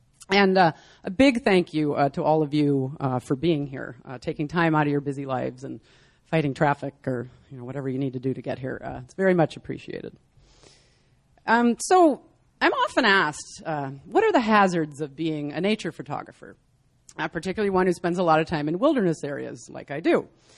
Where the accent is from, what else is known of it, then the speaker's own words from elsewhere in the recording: Seattle, Washington, United States; I'm from Seattle, and so it's always really nice to come down here and visit and see the sun.